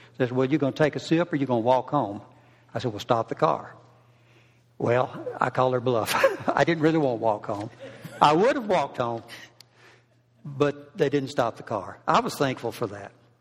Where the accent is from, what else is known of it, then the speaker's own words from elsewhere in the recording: Evergreen, Alabama, United States; In my youth, growing up in Mayberry, otherwise known as Evergreen, Alabama, I lived in a dry county.